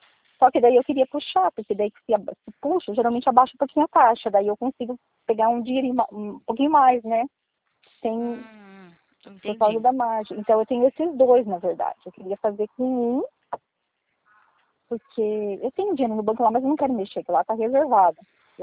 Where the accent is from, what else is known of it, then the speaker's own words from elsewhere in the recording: Maringá, Paraná, Brazil; Nossa, eu sou de Maringá, no Paraná.